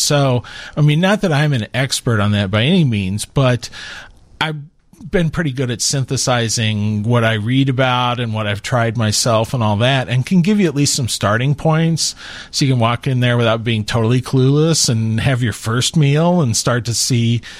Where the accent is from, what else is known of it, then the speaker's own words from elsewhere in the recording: Wichita, Kansas, United States; I actually grew up in Wichita, Kansas.